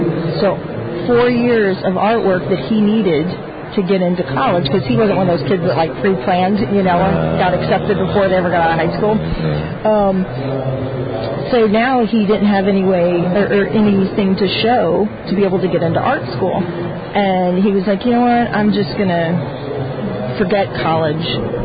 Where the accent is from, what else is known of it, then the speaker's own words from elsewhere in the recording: St. Louis, Missouri, United States; Born and raised in St. Louis, Missouri.